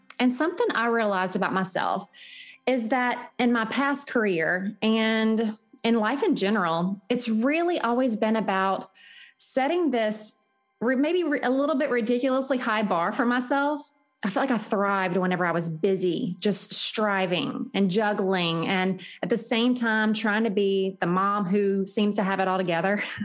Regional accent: Southern United States, United States; And maybe it's, you know, I'm from the South and I really enjoy that, you know, rich Southern style, you know, Louisiana food.

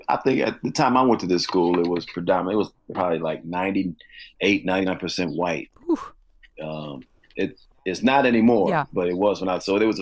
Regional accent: Chicago, Illinois, United States; I grew up in Chicago, and then the south suburbs, and then back in Chicago.

